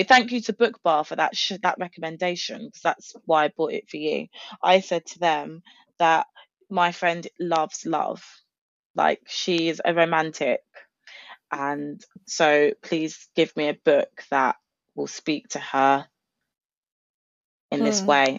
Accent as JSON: {"language": "English", "region": "London", "country": "United Kingdom", "tie": "born or raised there", "said": "so I grew up in North London"}